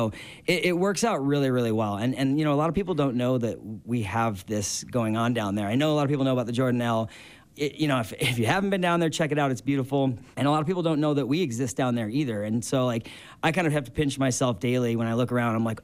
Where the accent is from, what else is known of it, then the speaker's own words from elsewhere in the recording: Mentor, Ohio, United States; So I grew up in Ohio, Great Lakes, Cleveland area.